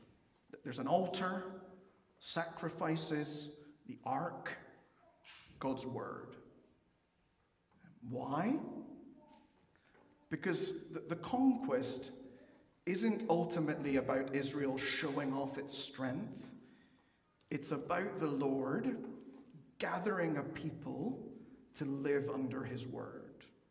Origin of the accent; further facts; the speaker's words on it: Peru; growing up in Peru, I spent quite a bit of time marching in military victory and remembrance parades.